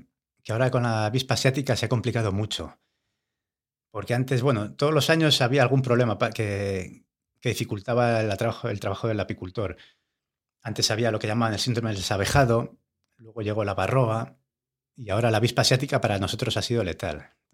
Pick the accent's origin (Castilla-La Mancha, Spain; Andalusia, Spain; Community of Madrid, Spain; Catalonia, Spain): Community of Madrid, Spain; Madrid; yo es que debo decir que vengo de fuera, vengo de Madrid